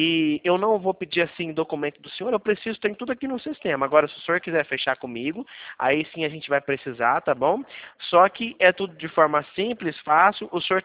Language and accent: Portuguese; Mogi Guaçu, São Paulo, Brazil; Eu sou aqui do interior de São Paulo, Mogi Guaçu